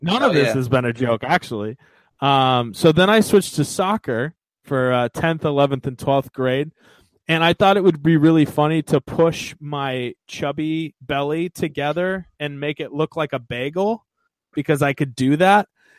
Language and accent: English; Missouri, United States; I was from Missouri.